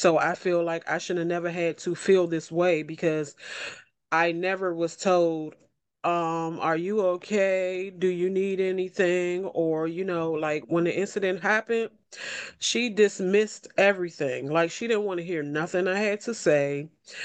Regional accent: Washington, District of Columbia, United States; I am from Southeast Washington, D.C., and I'm here to tell you my story.

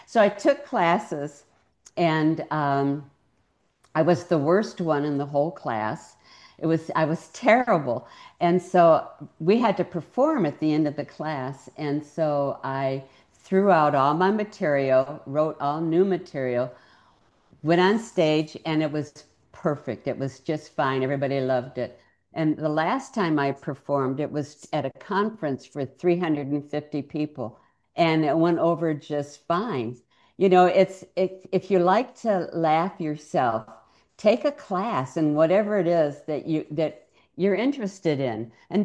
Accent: Ann Arbor, Michigan, United States; I grew up in Ann Arbor, Michigan, which is a university town.

